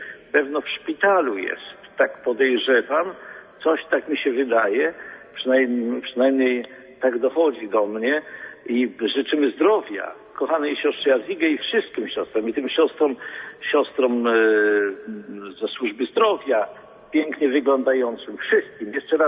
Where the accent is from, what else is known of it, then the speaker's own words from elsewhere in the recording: Olkusz, Lesser Poland, Poland; born there; ja jestem urodzony w Olkuszu